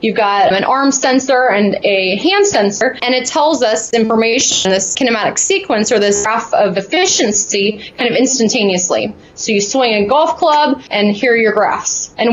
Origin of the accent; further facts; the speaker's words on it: Cincinnati, Ohio, United States; I'm originally from Cincinnati area.